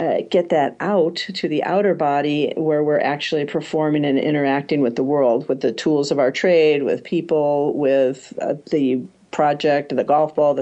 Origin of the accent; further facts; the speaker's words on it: California, United States; I'm from California, so I can talk about it.